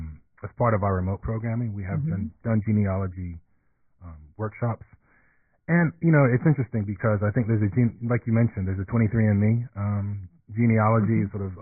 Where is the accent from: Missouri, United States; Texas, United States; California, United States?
Texas, United States; Galveston; also born or lived in Nottingham, England; born in England. Like I said, I have Jamaican parents. Moved to the States in the late 70s. So I was born in Nottingham, England, and then moved to Galveston, Texas. And I spent my summers in Nottingham, and then came back to Galveston.